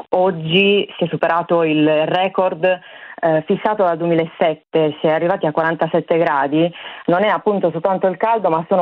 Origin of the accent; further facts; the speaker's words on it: Bosa, Sardinia, Italy; io sono di Bosa, non ho mai visto la qualità dell'aria malsana. L'ho vista a Milano quando sono stata a Milano, ma mai in Sardegna.